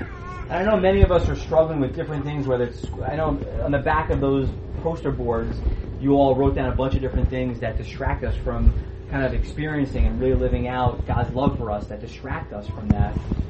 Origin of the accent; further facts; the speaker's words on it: New York City, New York, United States; I would agree, like, even though I grew up in New York, I wouldn't still be in New York but for the fact that we had fellowship together.